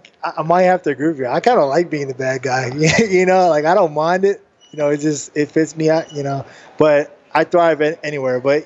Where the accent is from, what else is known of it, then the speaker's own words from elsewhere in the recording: Spring Hill, Florida, United States; also born or lived in Tampa; You know, I've lived in Tampa and I grew up in Spring Hill, so I just have that home community from both sides